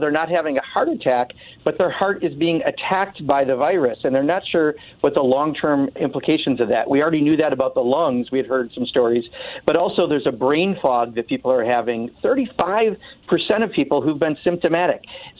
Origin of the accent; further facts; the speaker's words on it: Kenosha, Wisconsin, United States; because I heard the difference in Kenosha, Wisconsin, which happens to be my hometown, where we had this shooting occur